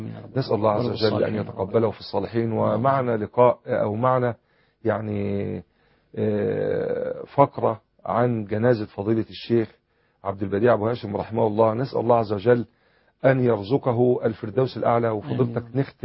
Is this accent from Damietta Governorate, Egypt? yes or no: yes; Damietta, Damietta Governorate, Egypt; يعني مع مسجدنا في دمياط كبير ونفس التفصيلة بالضبط